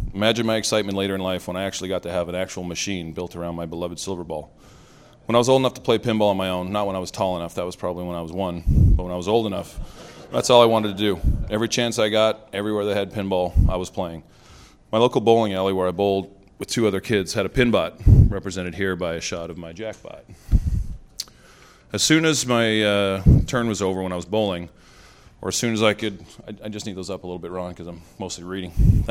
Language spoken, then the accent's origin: English; Winnipeg, Manitoba, Canada; I grew up in Winnipeg, Manitoba, Canada, where it's so flat you can watch your dog run away for 3 days.